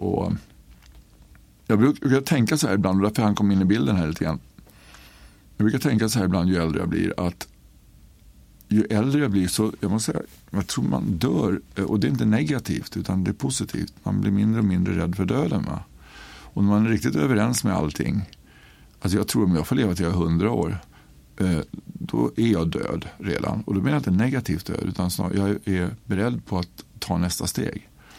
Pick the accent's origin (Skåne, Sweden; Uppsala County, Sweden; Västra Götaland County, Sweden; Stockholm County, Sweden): Stockholm County, Sweden; Stockholm; jag var bortskämd unge från Stockholm kan man säga, jag bodde i Kalmar då